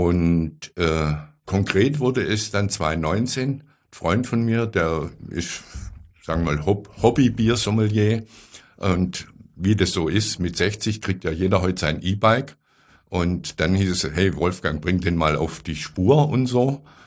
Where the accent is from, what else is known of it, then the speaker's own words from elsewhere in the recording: Güntringen, Baden-Württemberg, Germany; Ich bin in Güntringen bei Nagold aufgewachsen.